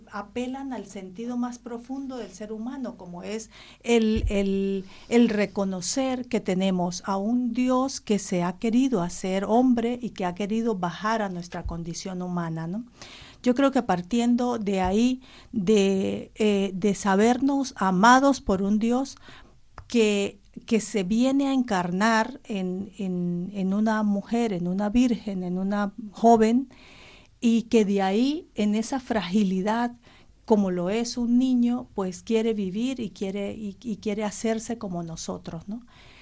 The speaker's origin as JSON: {"language": "Spanish", "country": "Venezuela", "said": "o nosotros las vivimos como sociedad venezolana"}